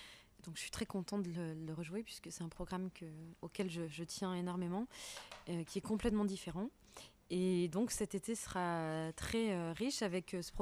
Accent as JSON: {"language": "French", "country": "France", "said": "puisque je suis française"}